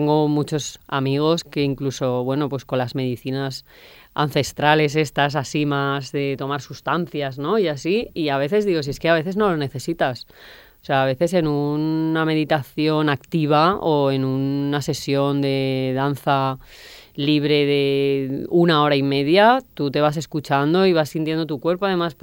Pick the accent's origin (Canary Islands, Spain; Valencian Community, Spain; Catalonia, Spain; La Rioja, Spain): Valencian Community, Spain; Valencia; Yo soy de Valencia y bueno, estaba viviendo en la ciudad y la verdad que tenía ganas de vivir un poco más en la naturaleza.